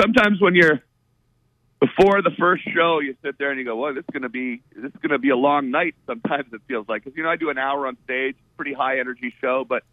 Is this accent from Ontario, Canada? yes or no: yes; Ottawa, Ontario, Canada; I went back to my hometown of Ottawa, which is the national capital of Canada